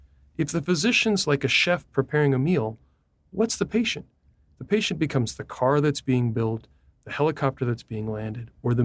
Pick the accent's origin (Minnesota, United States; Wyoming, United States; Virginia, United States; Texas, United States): Texas, United States; Amarillo; I told you I'm from Amarillo.